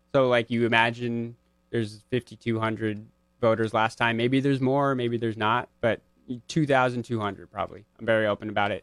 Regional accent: Hamden, Connecticut, United States; You know, I'm from Hamden, so that you just have a natural level of more trust with someone that's from your town.

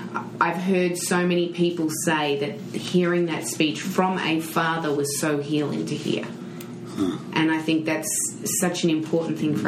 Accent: Australia; as an Australian

